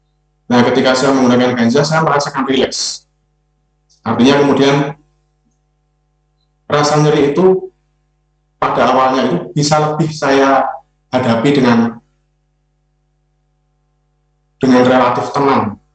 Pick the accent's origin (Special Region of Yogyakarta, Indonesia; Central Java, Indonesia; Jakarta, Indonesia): Special Region of Yogyakarta, Indonesia; Yogyakarta; saya asli Yogyakarta, dan ketika itu saya semester 1 di Universitas Sanata Dharma, jurusan sastra Inggris.